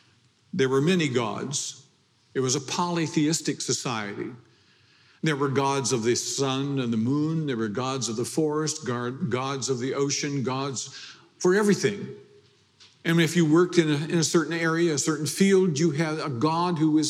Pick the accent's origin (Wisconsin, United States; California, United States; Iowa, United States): Iowa, United States; Now, when I was a boy growing up in Iowa, back in the 50s, so that dates me